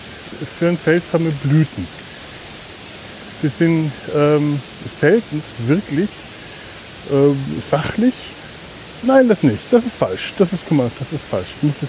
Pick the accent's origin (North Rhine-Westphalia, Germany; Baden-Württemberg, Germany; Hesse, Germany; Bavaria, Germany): North Rhine-Westphalia, Germany; Cologne; Denn dafür hat man ihn ja als Kölner oder Kölnerin, ich weiß nicht.